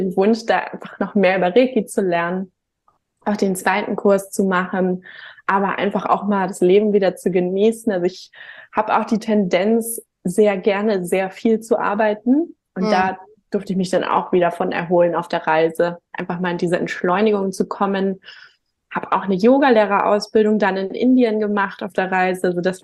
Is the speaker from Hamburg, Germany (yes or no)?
yes; Hamburg, Germany; born there; komme auch gebürtig aus Hamburg